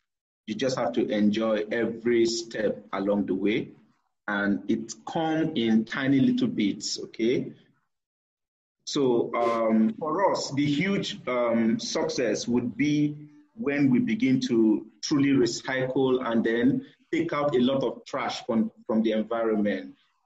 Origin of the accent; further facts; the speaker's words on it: Delta, Nigeria; I'm from Delta State.